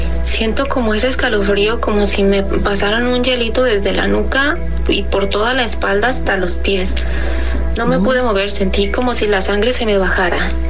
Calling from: Guadalajara, Jalisco, Mexico; de Guadalajara

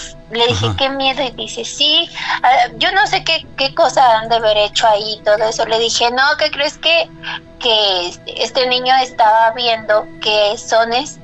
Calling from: Tizayuca, Hidalgo, Mexico; de Tizayuca.

